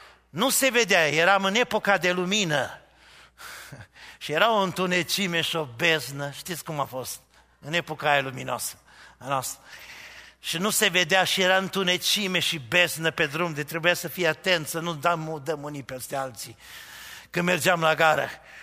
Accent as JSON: {"language": "Romanian", "region": "Arad County", "country": "Romania", "tie": "born or raised there", "said": "Știți cum a fost satul meu natal, județul Arad?"}